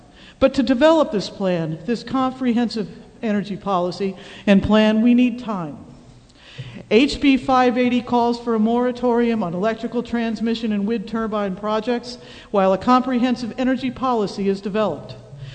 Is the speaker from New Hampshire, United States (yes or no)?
yes; Manchester, New Hampshire, United States; I'm from Manchester, New Hampshire